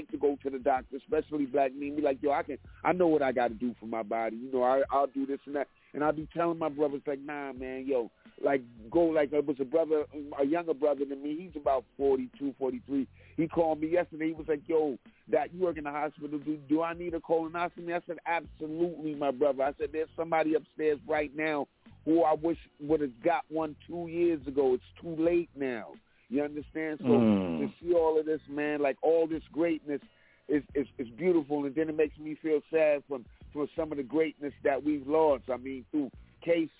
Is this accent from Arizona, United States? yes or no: no; New York, United States; now in Raleigh, United States; You know, I'm always be in New York. I'm New Yorker through and through.